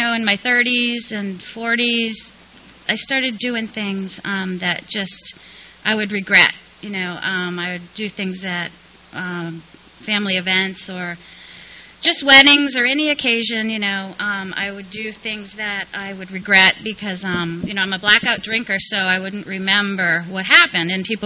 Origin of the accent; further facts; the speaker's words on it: East Coast, United States; When I was growing up on the East Coast, I was raised in a family of alcoholics.